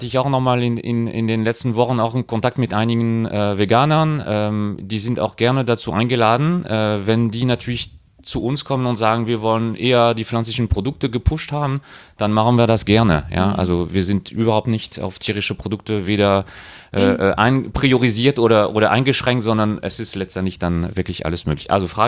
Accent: France; German is a second language; now in Germany; ich bin ja Franzose, zwar sehr lange in Deutschland unterwegs

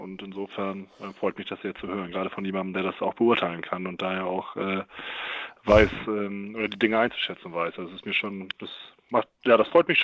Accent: Preetz, Schleswig-Holstein, Germany; born there; Ich bin aber in Brez geboren, ne?

